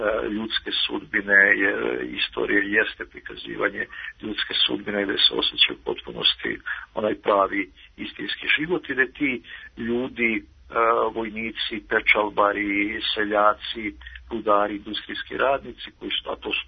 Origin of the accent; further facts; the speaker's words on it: Vojvoda Stepa, Vojvodina, Serbia; porodica je sa Banije iz Hrvatske, odrastao sam se u Vojvoda Stepi koje je dobrovoljačko naselje